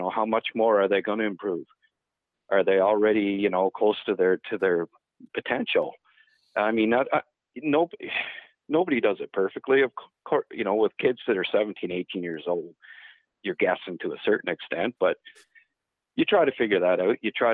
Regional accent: Renfrew, Ontario, Canada; Well, I mean, he's from Cobb and I'm from Renfrew.

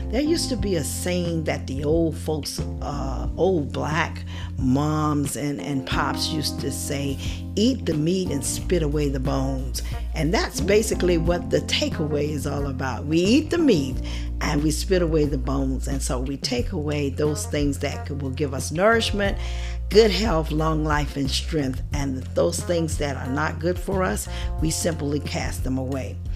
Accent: Savannah, Georgia, United States; we're starting it in Savannah, Georgia, my hometown.

